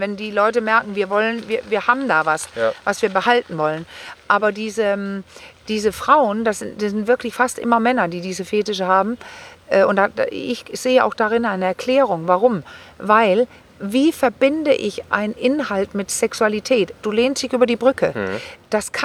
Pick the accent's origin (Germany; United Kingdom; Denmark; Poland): Denmark; German is a second language; ich bin Dänin.